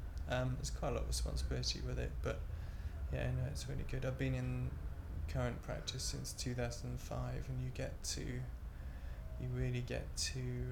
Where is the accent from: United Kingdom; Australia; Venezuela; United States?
United Kingdom; Bristol, South West England; Bristol. Yeah, and so I had big plans to go around the country with my job, and then found after a few years that I was liking the part of the world which I came up